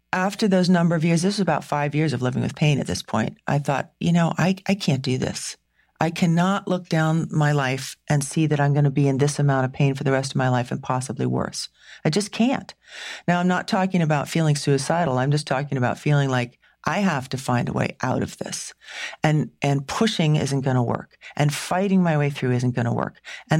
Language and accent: English; New England, United States; Now, I'm from New England. We do stoicism really well.